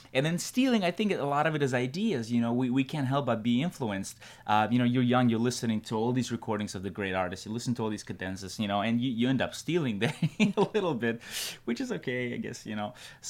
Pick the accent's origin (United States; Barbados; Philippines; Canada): United States; New York; I grew up in New York, so I really do feel like I'm a New Yorker.